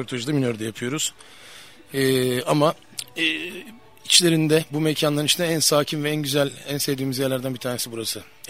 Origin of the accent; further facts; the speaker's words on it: Ankara, Turkey; ben Ankaralıyım tabii. Ankara'dan geldim buraya. Bir 11 yıl oldu. 11 yıldır da burada Bodrum'da mücadele ediyoruz.